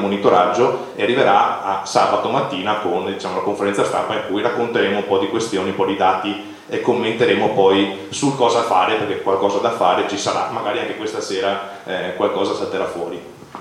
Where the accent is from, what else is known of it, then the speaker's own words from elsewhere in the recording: Venice, Veneto, Italy; Io sono veneziano, insomma, ricordo è recente anche dell'ultima acqua granda, no?